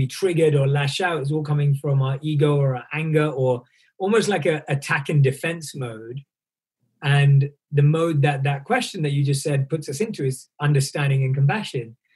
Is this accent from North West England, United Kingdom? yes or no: no; London, United Kingdom; I was born and raised in London.